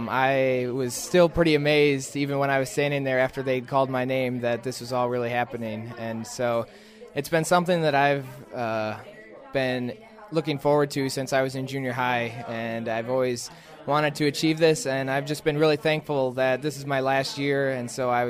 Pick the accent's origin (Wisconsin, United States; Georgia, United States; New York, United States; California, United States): Wisconsin, United States; Montello; I am from Montello, Wisconsin, and I grew up on a cash crop farm, which is family-owned and operated, called Peppermill Farms.